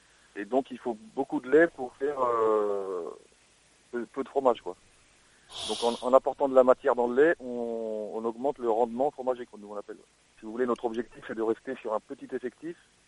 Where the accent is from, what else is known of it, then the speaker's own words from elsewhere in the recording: Île-de-France, France; Et moi, je suis d'origine de la Seine-et-Marne.